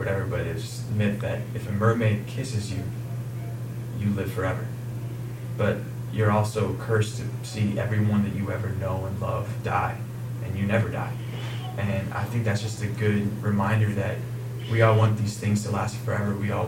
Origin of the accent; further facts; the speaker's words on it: Midwest, United States; I'm from the Midwest.